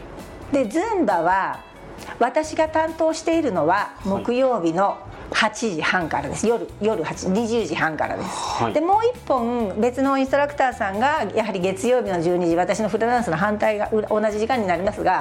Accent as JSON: {"language": "Japanese", "town": "Hatsukaichi", "region": "Hiroshima", "country": "Japan", "tie": "born or raised there", "said": "私も廿日市に生まれ育ってますので、サンチェリーの歴史とともにここで働いてまいりました。"}